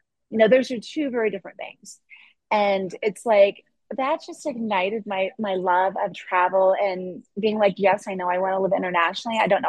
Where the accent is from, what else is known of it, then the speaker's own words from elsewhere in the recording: Des Moines, Iowa, United States; Well, I am originally from Des Moines, Iowa. If we want to go that far back, I'm originally from Des Moines, Iowa. So, and I grew up in a very dysfunctional family